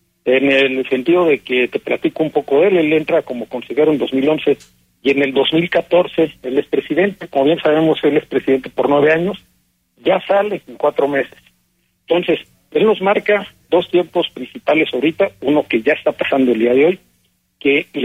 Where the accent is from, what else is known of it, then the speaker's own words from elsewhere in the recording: Mexico; la democracia que nosotros pretendemos como mexicanos